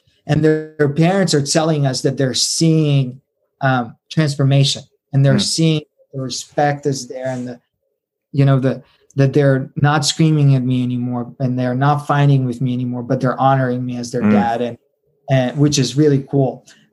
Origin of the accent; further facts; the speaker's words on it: Uzbekistan; And so I, as a white guy, even though I'm from Uzbekistan, everybody thinks I'm just a white guy, American.